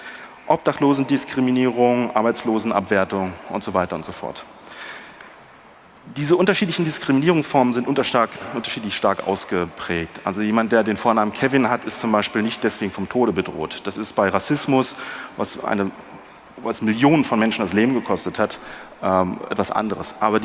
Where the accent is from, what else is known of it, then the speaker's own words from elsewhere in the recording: Berlin, Germany; Ich als Berliner kam in ägyptischen Museum